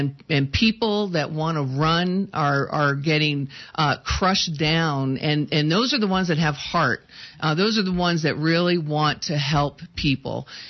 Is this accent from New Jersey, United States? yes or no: yes; New Jersey, United States; I'm originally from New Jersey, and so, you know, I'm getting my Jersey out